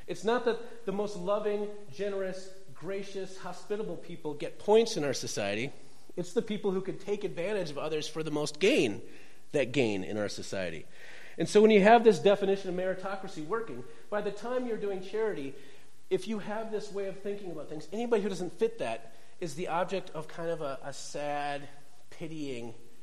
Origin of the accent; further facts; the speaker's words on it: Minnesota, United States; Which, I'm from Minnesota. That's really hard.